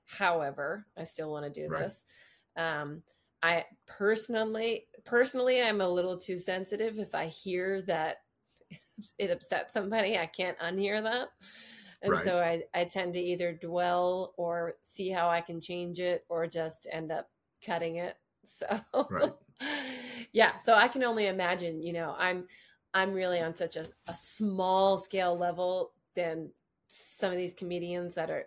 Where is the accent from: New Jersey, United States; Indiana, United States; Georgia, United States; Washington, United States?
New Jersey, United States; I'm from New Jersey, and so I say Lauren.